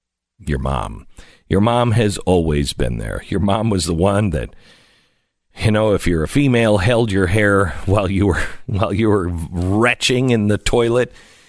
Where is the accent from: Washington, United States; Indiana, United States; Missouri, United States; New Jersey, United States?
Washington, United States; Seattle; Coming up next, my hometown Seattle dying.